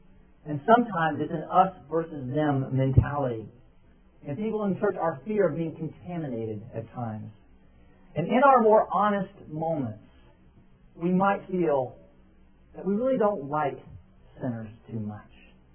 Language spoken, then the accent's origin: English; Texas, United States; born or raised there